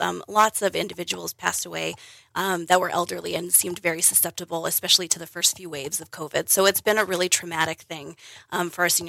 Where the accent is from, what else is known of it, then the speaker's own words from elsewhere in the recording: Great Falls, Montana, United States; Yeah, you know, I grew up in Great Falls, so I've been in Montana most of my life.